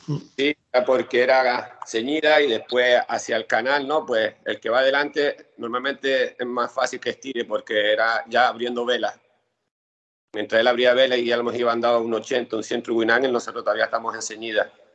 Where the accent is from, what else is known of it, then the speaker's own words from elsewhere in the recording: Spain; Como los españoles, pues nos vamos a cenar o a tomar algo